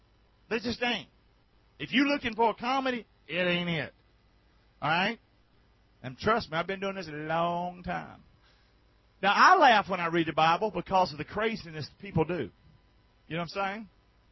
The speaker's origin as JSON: {"language": "English", "region": "the South", "country": "United States", "said": "I'm a Southerner, is what I am."}